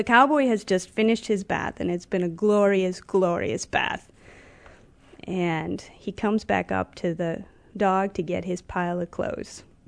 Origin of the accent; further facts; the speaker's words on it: Wisconsin, United States; Well, I was a child from the Midwest when I heard the story. I was from northern Wisconsin. That's where I grew up, in a small town of 10,000.